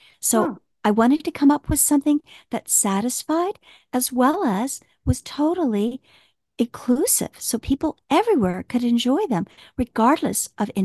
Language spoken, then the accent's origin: English; Midwest, United States; now in New York, United States; Growing up in the Midwest, food was always a big part of my growing up. Coming to New York was another aspect of it